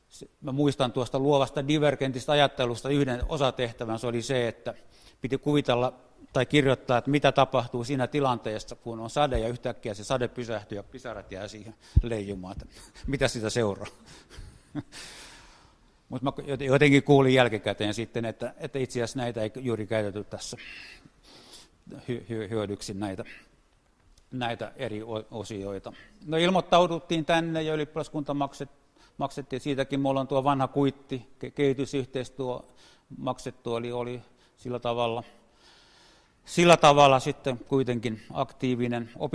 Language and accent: Finnish; Vaasa, Ostrobothnia, Finland; Mä oon Vaasasta lähtöisin.